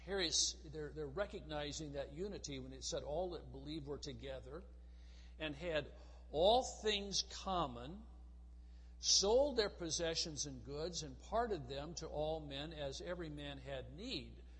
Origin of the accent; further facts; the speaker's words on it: Midwest, United States; I'm a Midwesterner, so I have a hard time with supper and dinner. Out in the Midwest, dinner is your noon meal, and supper you eat in the evening.